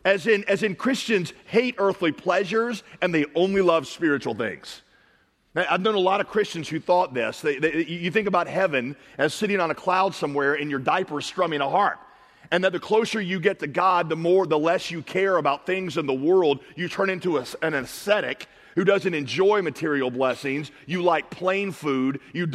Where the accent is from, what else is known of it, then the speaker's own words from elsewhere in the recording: the South, United States; I grew up in the South. I know many of you did.